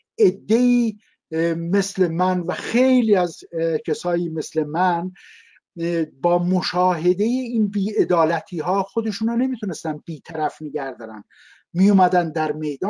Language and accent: Persian; Tehran, Tehran Province, Iran; also born or lived in village; خانواده ما مجبور شدن به تهران مهاجرت کنن و الان نزدیک به 60 خورده‌ای ساله که من اصلا زادگاه همون ندیدم ولی تمام شهرهای آذربایجان رو دیدم.